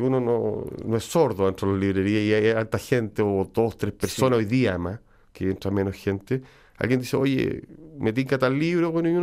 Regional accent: Chile; como chileno

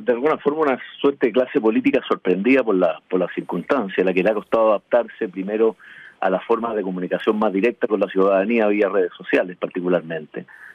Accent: Chile; como chilenos

